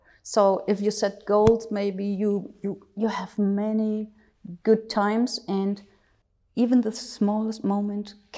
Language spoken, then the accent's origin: English; Germany; I'm from Germany.